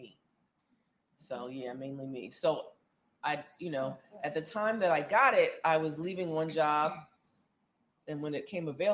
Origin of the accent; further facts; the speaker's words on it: New York, United States; I grew up in Long Island, so.